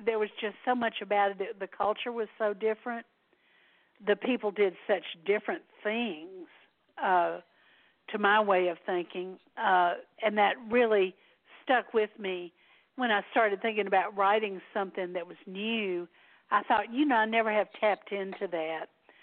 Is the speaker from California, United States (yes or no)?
no; Mississippi, United States; now in Texas, United States; I was raised in Mississippi, but my mother was from Texas.